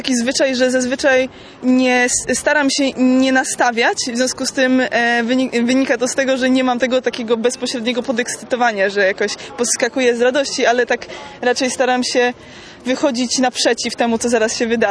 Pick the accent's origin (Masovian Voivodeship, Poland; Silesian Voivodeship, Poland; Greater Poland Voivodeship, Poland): Masovian Voivodeship, Poland; Warsaw; now in Netherlands